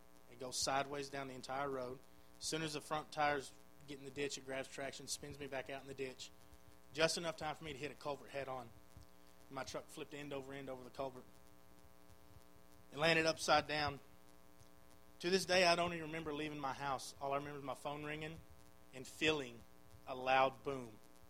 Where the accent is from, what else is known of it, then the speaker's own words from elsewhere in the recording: Texas, United States; They drove from my hometown, just outside of Athens, to Lufkin in about an hour.